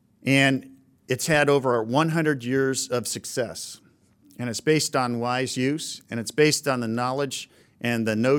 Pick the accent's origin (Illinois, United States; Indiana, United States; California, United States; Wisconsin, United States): Wisconsin, United States; So for 100 years, where I grew up in Wisconsin, we would go out deer hunting.